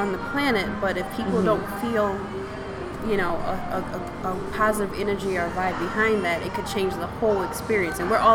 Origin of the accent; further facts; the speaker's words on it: New Orleans, Louisiana, United States; now in Hartford, United States; So, you know, as you mentioned before, I'm from New Orleans. Mm-hmm. It will always be home. However, this is my new home, right?